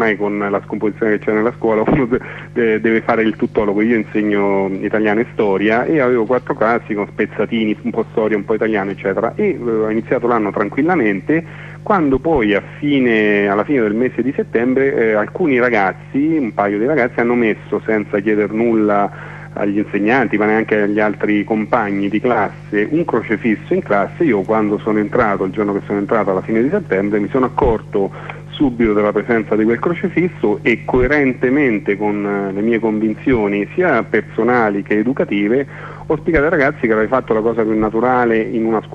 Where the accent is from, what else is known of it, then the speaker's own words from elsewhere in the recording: Terni, Umbria, Italy; io sono di Terni, ho rifatto una domanda di assegnazione provvisoria a un istituto superiore per tornare un anno a Terni